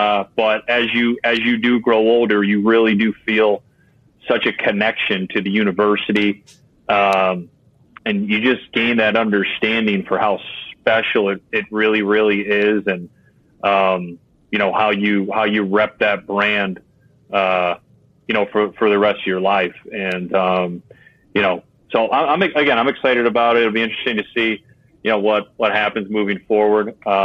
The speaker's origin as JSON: {"language": "English", "town": "Scranton", "region": "Pennsylvania", "country": "United States", "tie": "born or raised there", "said": "I grew up in Scranton. There's a Penn State Scranton here."}